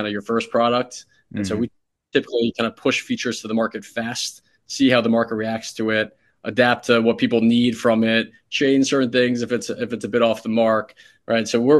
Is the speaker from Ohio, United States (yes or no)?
no; New York City, New York, United States; I grew up in New York City, and so a lot of my collection happens to be based on athletes or things that are meaningful to me from my childhood in New York City.